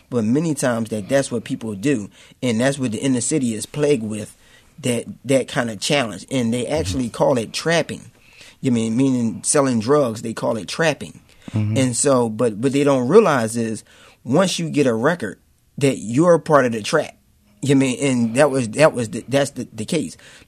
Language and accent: English; Philadelphia, Pennsylvania, United States; I'm from West Philadelphia, and I'm a stakeholder in the community.